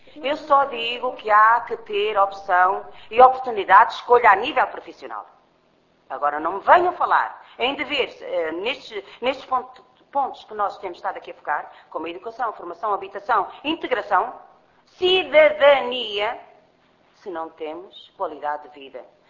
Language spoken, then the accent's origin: Portuguese; Portugal; Sou cigana, sim, mas sou portuguesa. Antes de cigana, sou portuguesa.